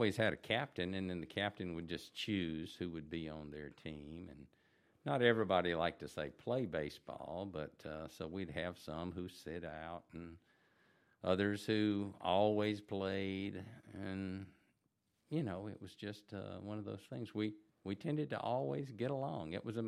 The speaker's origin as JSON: {"language": "English", "town": "Jackson", "region": "Mississippi", "country": "United States", "tie": "born or raised there", "said": "we grew up in Jackson on a street called Meadow Lane."}